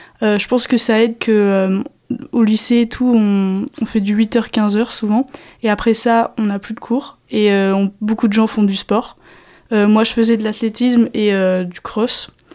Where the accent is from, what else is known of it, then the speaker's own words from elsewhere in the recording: Chicago, Illinois, United States; moi, je viens de Chicago.